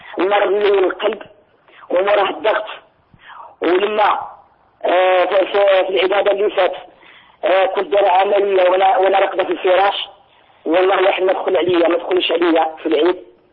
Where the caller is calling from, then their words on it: Algeria; من الجزائر.